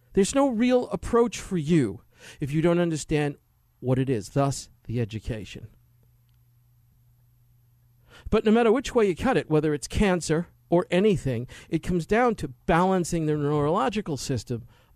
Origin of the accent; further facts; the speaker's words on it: New York City, New York, United States; When I grew up in New York City as a kid, Times Square was the place where the streets were lined with prostitutes and heroin addicts.